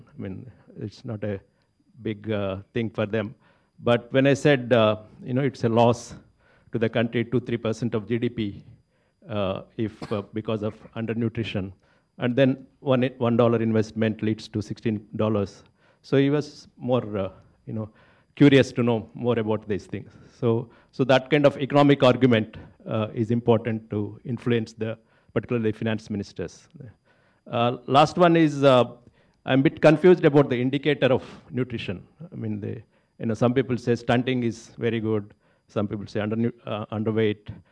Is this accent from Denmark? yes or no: no; India; from India.